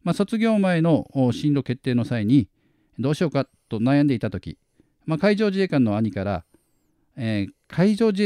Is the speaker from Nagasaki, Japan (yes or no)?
yes; Nagasaki, Japan; now in Okinawa, Japan; 出身はね、長崎県長崎市ですが、まあ、人生の半分以上を沖縄で過ごしているので、もううちなんちゅうですね。